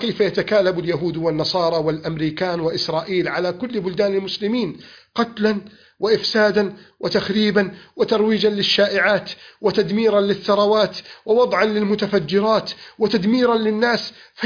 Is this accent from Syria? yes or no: no; Egypt; بلدنا مصر